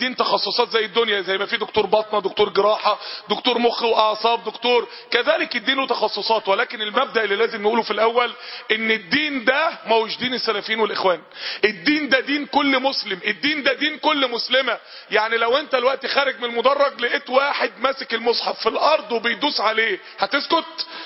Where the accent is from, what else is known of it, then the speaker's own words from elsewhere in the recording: Cairo, Cairo Governorate, Egypt; لا، انا قاهري من مصر.